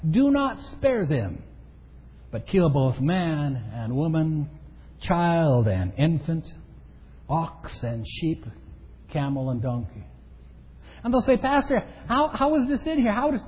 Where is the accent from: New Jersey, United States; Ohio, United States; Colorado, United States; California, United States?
Colorado, United States; Arvada; I grew up in Arvada, when I was fairly young. My cousins lived here in Aurora.